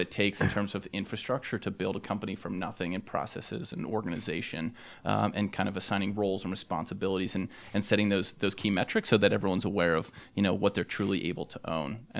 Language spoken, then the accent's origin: English; Philadelphia, Pennsylvania, United States; moved away as an adult; now in Atlanta, United States; Yes, that's correct. I'm originally from Philadelphia.